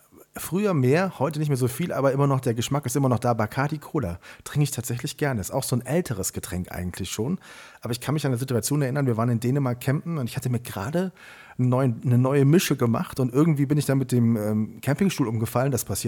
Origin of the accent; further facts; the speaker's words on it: Montabaur, Rhineland-Palatinate, Germany; in Montabaur bist, hier in meinem Heimatort.